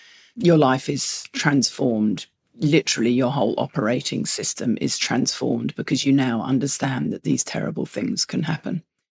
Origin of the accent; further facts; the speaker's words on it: England, United Kingdom; because I'm English. So I have a very English upbringing with death.